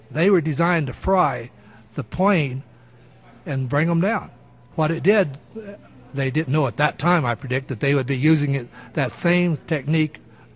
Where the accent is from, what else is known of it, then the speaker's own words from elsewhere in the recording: Corona, New Mexico, United States; Corona is my hometown. I was born and raised there.